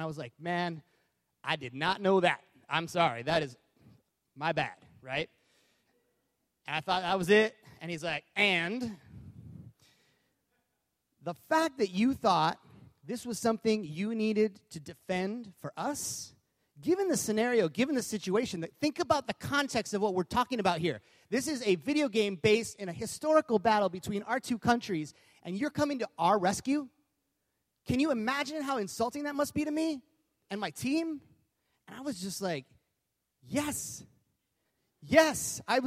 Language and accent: English; Hawaii, United States; So I grew up in Hawaii, and I was born there, and I was immersed in Japanese culture.